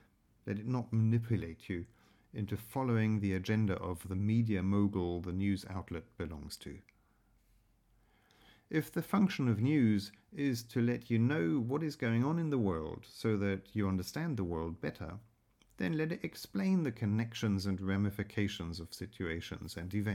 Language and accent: English; England, United Kingdom; Now, when I was growing up in England